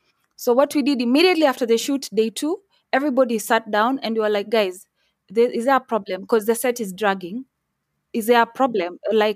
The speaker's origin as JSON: {"language": "English", "country": "Kenya", "said": "I would love us to, as Kenyan filmmakers, to up our game to actually a level that people can watch a Kenyan movie"}